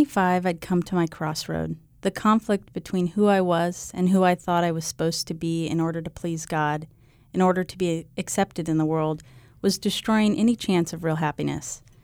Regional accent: Valparaiso, Indiana, United States; moved away; No, actually, I'm a Hoosier. I'm originally from Valparaiso, Indiana.

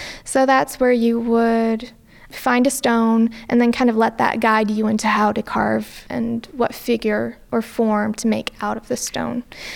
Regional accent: Davenport, Iowa, United States; I'm from Davenport, so I'm familiar with like Monkey Island

